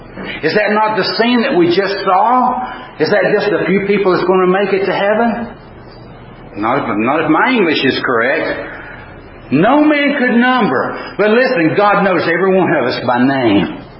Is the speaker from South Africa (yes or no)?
no; Tennessee, United States; we're from Tennessee, so a time or two we went to watch the Tennessee football games.